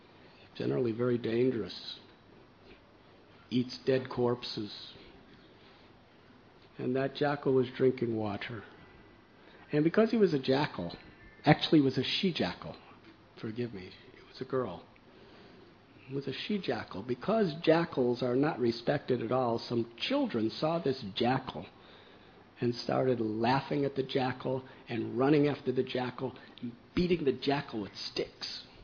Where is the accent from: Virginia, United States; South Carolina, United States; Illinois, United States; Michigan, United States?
Illinois, United States; Chicago; I remember there was once a mafia person, because I'm from Chicago. I know some of these things.